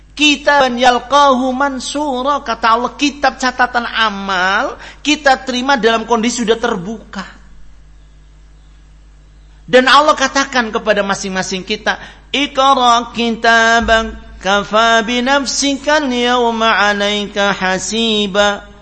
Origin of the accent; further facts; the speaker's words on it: Ambon, Maluku, Indonesia; Ini kebetulan kami datang ziarah jauh dari Ambon ke Cilongo.